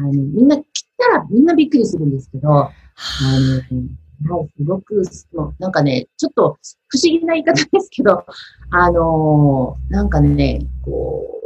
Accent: Sendai, Miyagi, Japan; いや、私ね、もともと私、実は宮城県の仙台というところの出身なんですけども、もう短大ぐらいになった時からずっとサーフィンを仙台でやってたんですね。

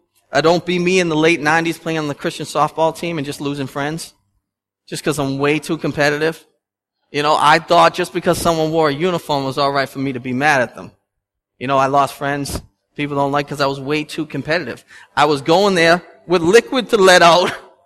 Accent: Boston, Massachusetts, United States; We're from Boston. You don't say that and then not lay out.

